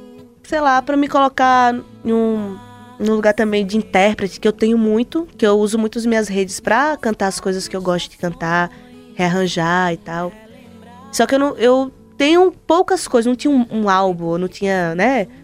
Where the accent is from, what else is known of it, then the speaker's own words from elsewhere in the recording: Juazeiro, Bahia, Brazil; accent: sertão; also born or lived in Salvador; eu saí de Juazeiro, tenho meu sotaque de sertão ali